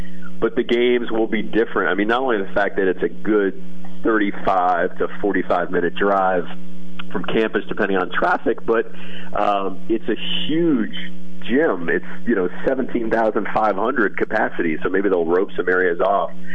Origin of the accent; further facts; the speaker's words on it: Manhattan, New York, United States; I'm from Manhattan